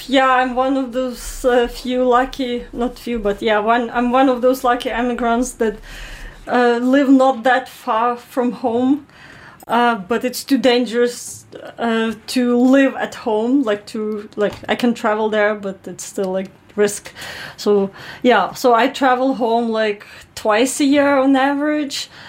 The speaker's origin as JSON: {"language": "English", "country": "Ukraine", "said": "I went for like a long cycle tour across Ukraine from west to southeast. So like I connected even more with my home country"}